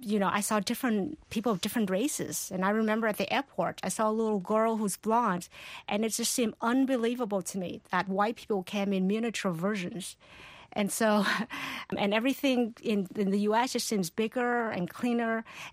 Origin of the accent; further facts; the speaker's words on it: Port Arthur, Texas, United States; also born or lived in Vietnam; now in New Jersey, United States; I grew up in Port Arthur, Texas, when we first arrived.